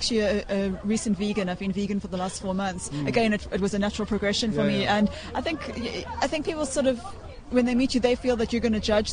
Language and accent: English; South Africa; I come from South Africa where it's a huge meat-eating community.